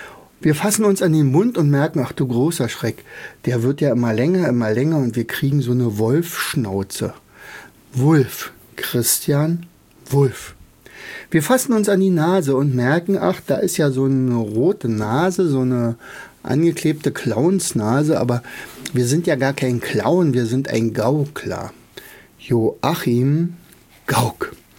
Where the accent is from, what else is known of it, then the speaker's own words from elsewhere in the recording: Rauen, Brandenburg, Germany; denn ich komme ja aus Rauen.